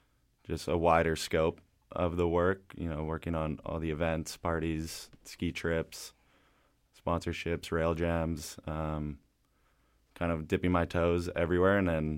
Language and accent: English; Whistler, British Columbia, Canada; My parents are big skiers, so they they threw me into it, and I grew up in Whistler, so it's kind of natural.